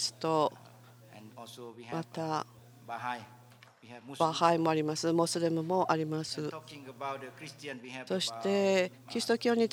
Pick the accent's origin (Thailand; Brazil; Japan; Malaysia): Thailand; タイから来たものですけれども、お二人の隣国のものですけれども